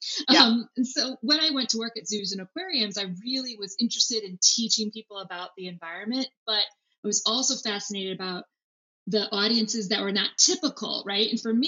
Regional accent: Chicago, Illinois, United States; you know, I grew up in Chicago, so I'm growing up on the Great Lakes.

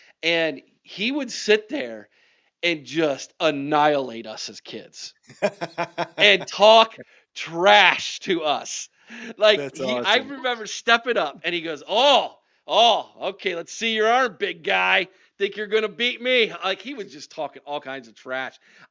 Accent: Mount Vernon, Ohio, United States; So when I was a kid, I grew up in Mount Vernon in Knox County

